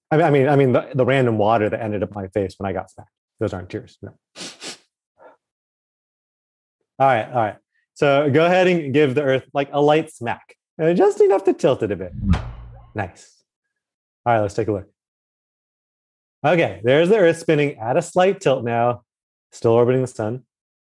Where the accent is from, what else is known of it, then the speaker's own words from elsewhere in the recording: Alaska, United States; I grew up a bit in Alaska, near the top there. In the summer, the sun would never set.